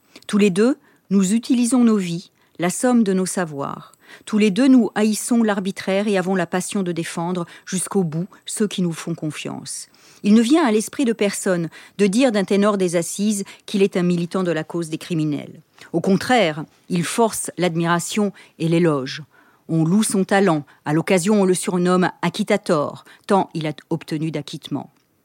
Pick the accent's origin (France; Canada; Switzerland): France; Paris, Île-de-France; J'ai grandi à Paris.